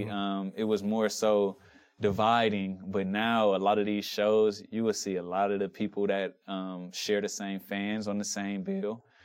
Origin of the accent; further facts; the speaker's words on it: Cleveland, Ohio, United States; born there; I was born in Cleveland. Then I came here to UC.